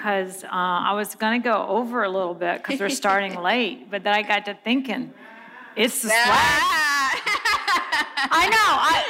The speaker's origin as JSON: {"language": "English", "town": "St. Louis", "region": "Missouri", "country": "United States", "tie": "born or raised there", "said": "I grew up here in St. Louis area, went to college here, went to UMSL, so I'm a Midwestern girl"}